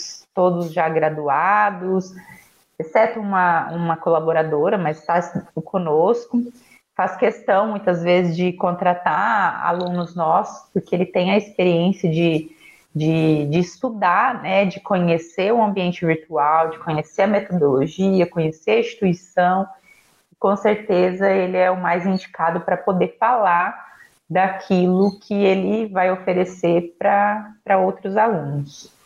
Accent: Campo Mourão, Paraná, Brazil; Eu sou da cidade de Campo Mourão, sou de uma família de comerciantes.

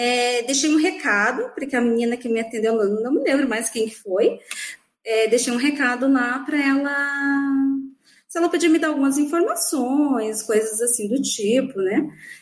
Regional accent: Lajeado, Rio Grande do Sul, Brazil; Eu sou aqui de Lajeado, no Rio Grande do Sul.

